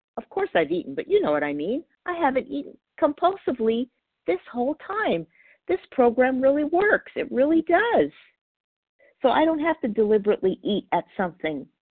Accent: Palmdale, California, United States; I'm from Los Angeles, Palmdale, California.

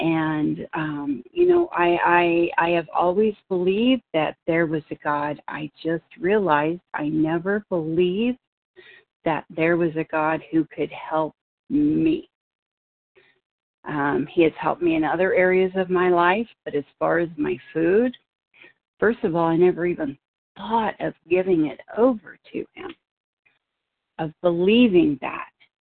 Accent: California, United States; Right now, I'm from California, but right now I'm in Las Vegas

